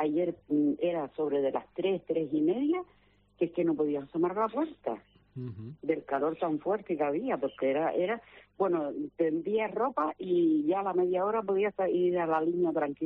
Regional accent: Tasarte, Canary Islands, Spain; yo soy de Tasarte, pero fuimos a Beneguera

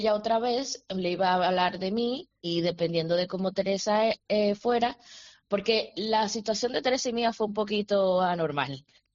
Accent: Dominican Republic; moved away as an adult; now in Barcelona, Spain; Bueno, yo vengo de República Dominicana, es primera vez que iba a salir de mi país para hacer una subespecialidad.

